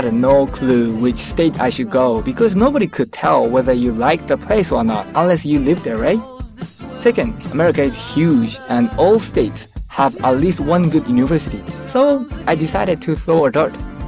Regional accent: Tokyo, Japan; English is a second language; also born or lived in West Virginia; I'm a Japanese, 23 years old. I was born in Tokyo and grew up here for 18 years. After graduating high school in Japan, I flew to West Virginia to study

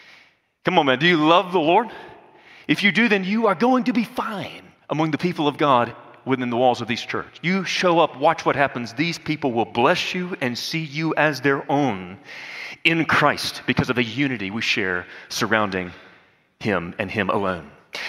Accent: the South, United States; I love the South. I'm from the South. I love being from the South.

